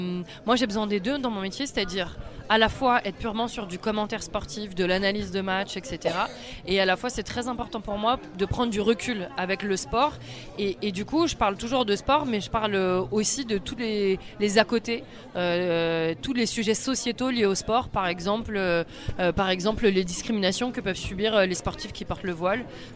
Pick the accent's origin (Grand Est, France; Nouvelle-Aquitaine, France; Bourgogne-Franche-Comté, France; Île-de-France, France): Île-de-France, France; Ivry-sur-Seine; je viens d'Ivry-sur-Seine, qui est une ville dans le Val-de-Marne, juste à côté de Paris, où il y a une culture handballistique très, très importante. Et du coup, j'ai grandi avec le handball.